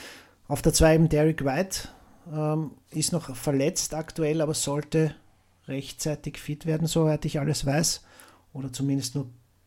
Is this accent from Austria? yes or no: yes; Austria; Als Österreicher muss ich natürlich eine Lanze für ihn brechen